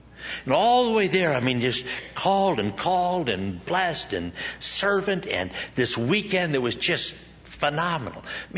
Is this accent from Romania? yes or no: no; Scotland, United Kingdom; You don't understand. I'm Scottish.